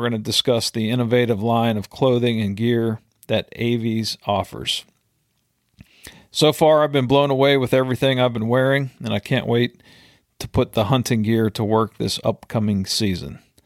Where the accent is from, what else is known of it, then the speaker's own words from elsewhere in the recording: Pennsylvania, United States; I would really like to have her on to discuss the state of waterfowl management and hunting in my home state of Pennsylvania.